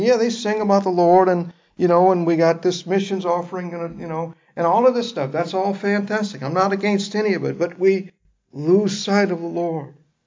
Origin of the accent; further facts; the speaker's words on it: New Orleans, Louisiana, United States; I'm from New Orleans, and it's common to see people in the French Quarter